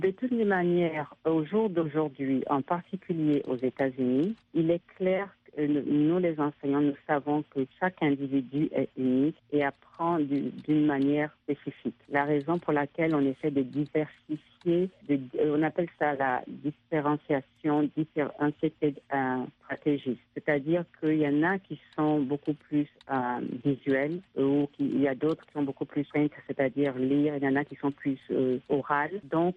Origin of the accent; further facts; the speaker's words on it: France; accent: French; L'accent, moi, mon accent français, je ne vais jamais le perdre.